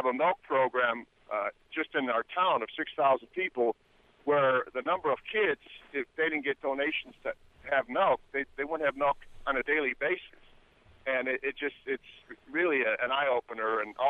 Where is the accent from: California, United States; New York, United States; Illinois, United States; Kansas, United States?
Illinois, United States; Chicago; now in Vermilion County, United States; I grew up in Chicago, my wife and I, and about 15 years ago we moved to Vermilion County